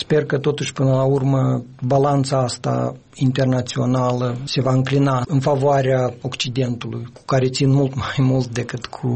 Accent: Moldova; moved away as an adult; now in Canada; Locuiesc de 8 ani în Canada, dar nu mă simt canadian, nu sunt canadian. Sunt român de aici, din Moldova și inima mea a rămas aici și nu a mers cu mine în Canada.

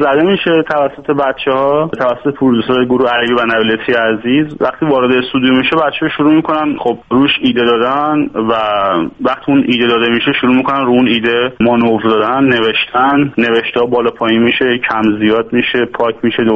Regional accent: Isfahan, Iran; born or raised there; moved away

